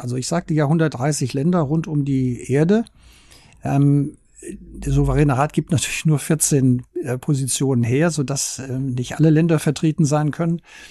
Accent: Germany; einen Minister aus Malta, also ein maltesischer Malteser, ein Italiener, ein Franzose und ich als Deutscher.

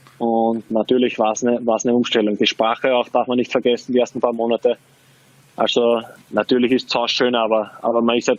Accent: Austria; Also ich drücke natürlich jetzt als Österreicher den Linz an die Daumen

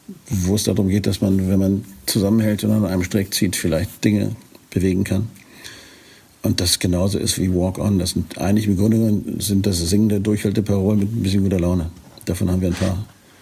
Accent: Northern Germany, Germany; wie man das als Norddeutscher so jovial sagt

